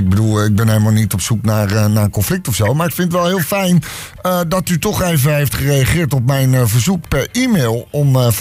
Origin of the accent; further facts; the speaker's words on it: Netherlands; Okay, ik ben als Nederlander echt trots op bepaalde dingen.